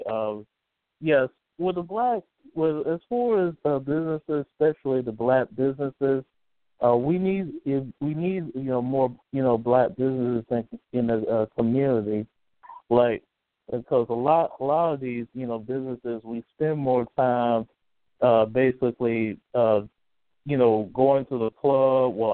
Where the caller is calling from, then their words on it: Montgomery, Alabama, United States; I'm calling from Montgomery, Alabama. How y'all doing this evening?